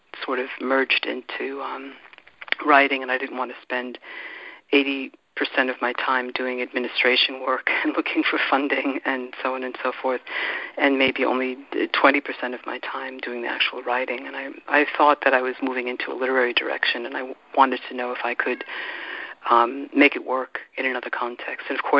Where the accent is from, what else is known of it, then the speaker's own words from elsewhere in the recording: New York City, New York, United States; moved away as an adult; now in Berlin, Germany; I grew up in New York, but I haven't really been living there on a regular basis for so many years that I don't really feel that I can compare the two cities so much. I mean, Berlin is really my hometown in a lot of ways.